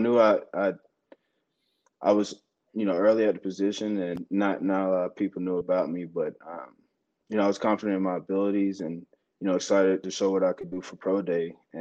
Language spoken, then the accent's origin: English; North Carolina, United States; And Duke was actually in my hometown, so kind of wanted to get away, and Wake Forest is the best option.